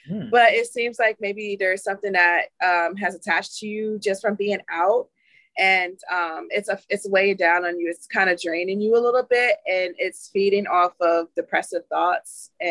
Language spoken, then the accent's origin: English; Maryland, United States; just growing up in Maryland, they had awards for like kids that were like a minority